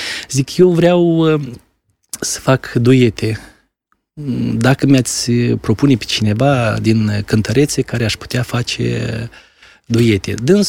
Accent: Chetrosu, Drochia District, Moldova; Eu m-am născut în Chetrusul Drochi, am absolvit școala medie chiar acolo.

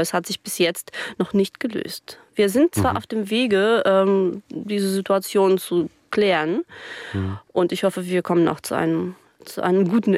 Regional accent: Germany; meine Heimat ist ja hier. Ich habe gar keine andere außer Deutschland. Die Frage war, wohin, Leute, wohin nach 17 Jahren Aufenthalt, also Leben hier? Ich bin ja in Deutschland volljährig geworden.

